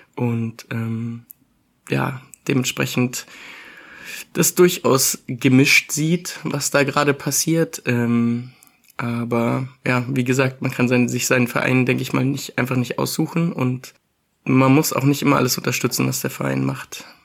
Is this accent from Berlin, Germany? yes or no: no; Munich, Bavaria, Germany; born there; da ich gebürtiger Münchner bin